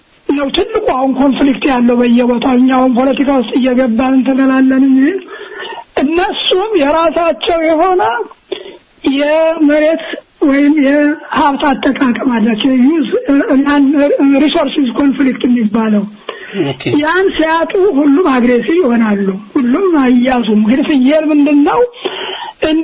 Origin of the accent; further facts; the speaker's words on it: Gondar, Amhara, Ethiopia; እኔ እንግዲህ መጀመሪያ ያደኩት ጎንደር ነው ጎንደር አደኩ